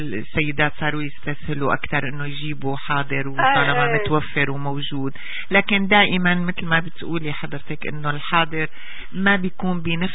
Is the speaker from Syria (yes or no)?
yes; Syria